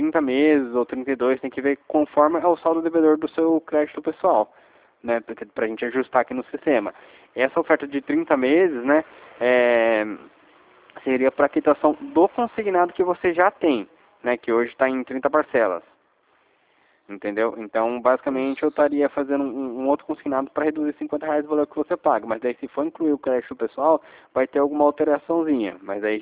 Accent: São José dos Campos, São Paulo, Brazil; Eu sou de São José dos Campos

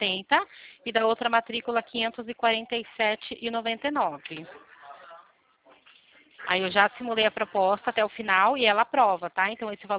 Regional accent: Limeira, São Paulo, Brazil; Eu sou aqui de Limeira, interior de São Paulo.

